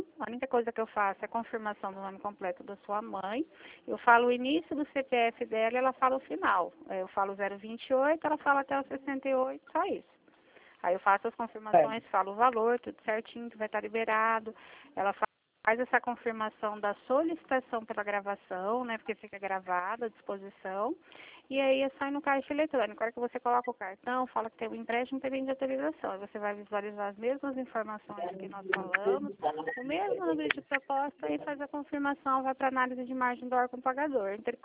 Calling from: Presidente Prudente, São Paulo, Brazil; Falo de Presidente Prudente, São Paulo.

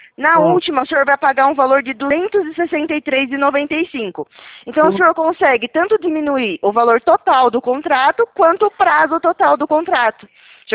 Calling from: Araras, São Paulo, Brazil; Eu falo aqui de Araras, interior de São Paulo, pertinho de Rio Claro.

